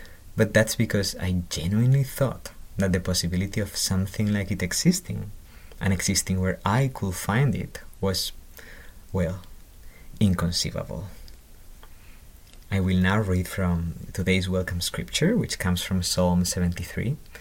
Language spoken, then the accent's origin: English; Spain; English is a second language; now in United States; I am a PhD student here at the U of I, and I am originally from Spain.